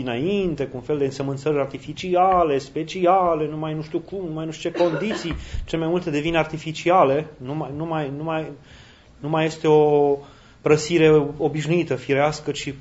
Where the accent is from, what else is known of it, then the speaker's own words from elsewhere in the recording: Romania; și acum mă doare sufletul așa și pe noi ca români